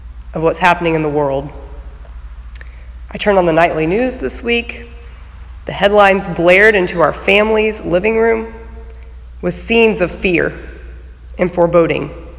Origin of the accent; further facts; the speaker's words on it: Midwest, United States; he's seeing everything around him with these fresh eyes that I do not have as a Midwesterner.